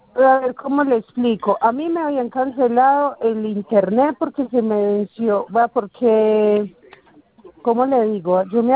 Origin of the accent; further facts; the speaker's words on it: Colombia; como yo soy de Colombia